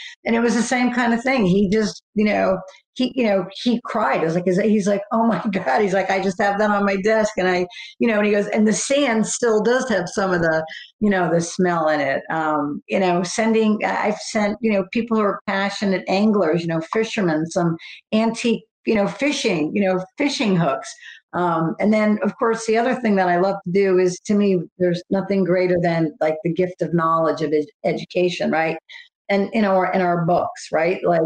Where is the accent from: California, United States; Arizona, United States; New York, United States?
New York, United States; I miss great, you know, the great bagels from New York. I'm from New York.